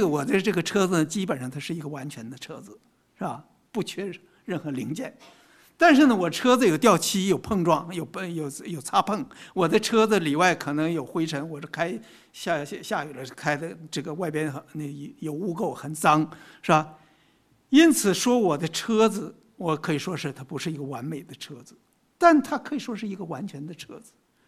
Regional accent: China; 我们中国人有句话说，若要人不知，除非己莫为。

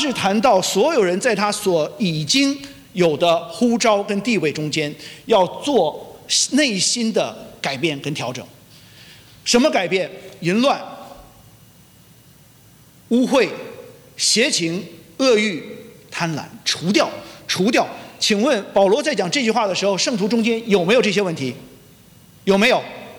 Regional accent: China; 我们中国人说叫万般皆下品，唯有什么？

